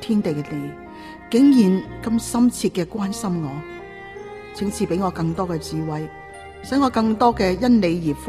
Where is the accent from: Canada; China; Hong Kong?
Canada; British Columbia; 我的丈夫和我都是在海边长大的，他在非洲的安哥拉，而我在加拿大的不列颠哥伦比亚。